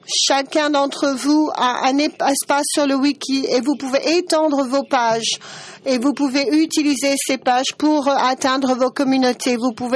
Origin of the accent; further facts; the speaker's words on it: United States; French is a second language; moi je suis un Américain stupide.